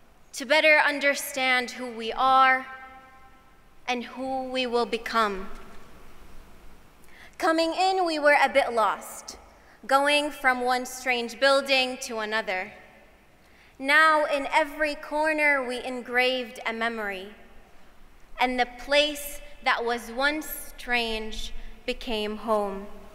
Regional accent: Syria; Growing up in Syria, I learned that the walls of my home have ears, that anything I say will be heard by the secret police.

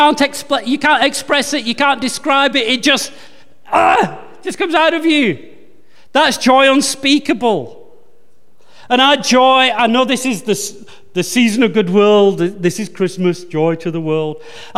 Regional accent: England, United Kingdom; and I'm English. We're not the most emotional, expressive people.

